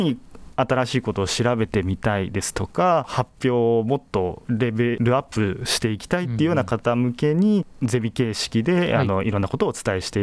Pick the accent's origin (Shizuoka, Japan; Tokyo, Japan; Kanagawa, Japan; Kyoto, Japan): Tokyo, Japan; まあ、東京です。